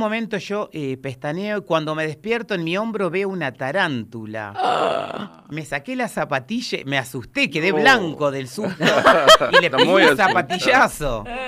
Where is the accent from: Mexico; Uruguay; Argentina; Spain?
Uruguay; moved away as an adult; salí de Uruguay el día 1 de julio del año 1987. Yo tenía 18 años. 18 años recién cumplidos.